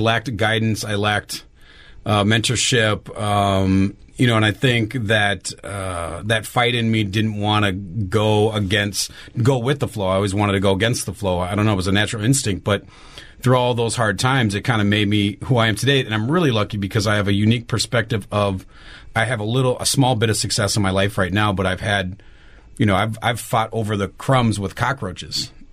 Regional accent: Minneapolis, Minnesota, United States; I grew up in Minneapolis over on the south side as a child, moved around a lot, ended up on like in the West Metro area.

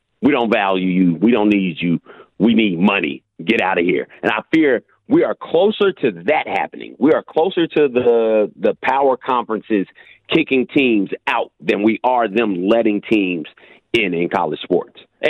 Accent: Clarksville, Tennessee, United States; Well, and I grew up in Clarksville. We had the Clarksville Coyotes

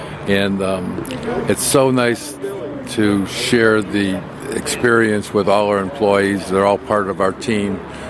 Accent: Chicago, Illinois, United States; And of course, being from Chicago, Bob's from Chicago and I'm from Chicago, and it's a great Chicago connection.

